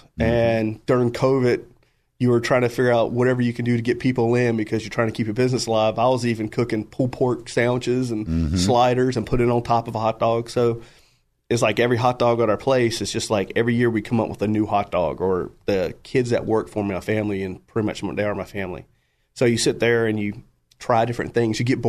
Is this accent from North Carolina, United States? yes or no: yes; Pinehurst, North Carolina, United States; I grew up in Pinehurst, North Carolina. Golf capital of the East Coast.